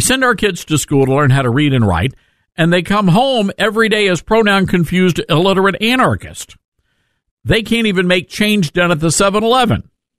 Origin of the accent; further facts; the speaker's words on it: Memphis, Tennessee, United States; Now, some news from my home state, my beloved state of Memphis, Tennessee.